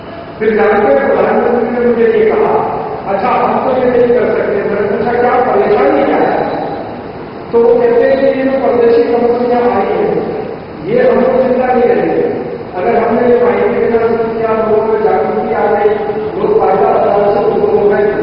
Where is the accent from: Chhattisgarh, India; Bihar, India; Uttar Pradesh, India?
Uttar Pradesh, India; born there; मेरा जिस गांव में जन्म हुआ वो उत्तर भारत में अलीगढ़ जिले